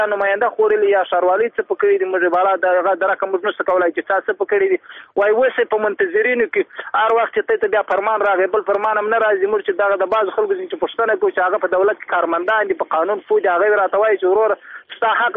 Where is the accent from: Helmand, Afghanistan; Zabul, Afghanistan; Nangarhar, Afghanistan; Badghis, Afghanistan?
Badghis, Afghanistan; زه خپل د بادغیس ولایت د مقر د ولسوالۍ یم.